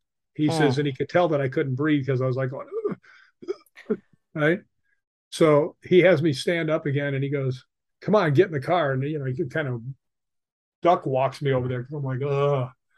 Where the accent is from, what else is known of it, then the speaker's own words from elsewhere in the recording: Chicago, Illinois, United States; I grew up in Chicago, and I'm like, ah, God, I love this, right?